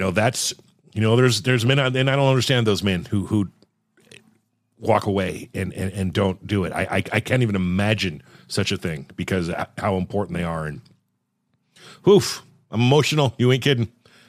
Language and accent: English; Los Angeles, California, United States; and I come from California and the L.A. streets, man, where I've never seen worse drivers